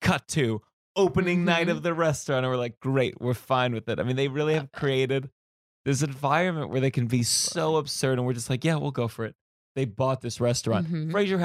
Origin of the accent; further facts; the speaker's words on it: New York, United States; When as a New Yorker, I'm always like, I bet you that apartment costs just as much as mine in New York.